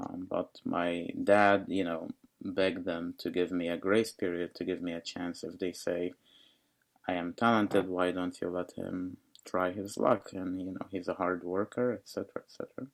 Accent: Cairo, Cairo Governorate, Egypt; As you know, I grew up in Egypt, Cairo, Egypt, and I was born with very special hand conditions and eye conditions.

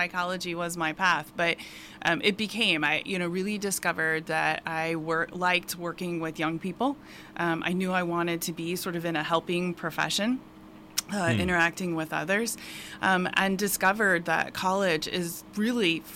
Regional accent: Normal, Illinois, United States; also born or lived in Chicago / Indianapolis; I was born in Normal, Illinois, so central portion of the state, not too far away. And that's where I spent my younger years, but then also had the opportunities I was growing up to live just outside of Chicago for a little while, over by Indianapolis, Indiana

